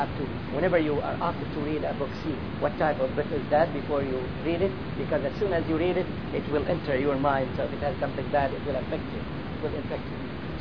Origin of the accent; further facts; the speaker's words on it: Egypt; It's not because that I am from Egypt and the scholar that I asked him is Egyptian, so I take his word because he's Egyptian.